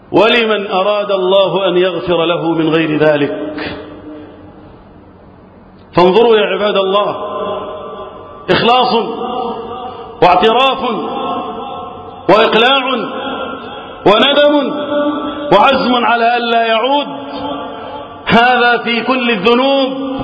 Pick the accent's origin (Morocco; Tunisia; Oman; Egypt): Egypt; اللهم احفظ بلدنا مصر وسائر بلاد المسلمين من الفتن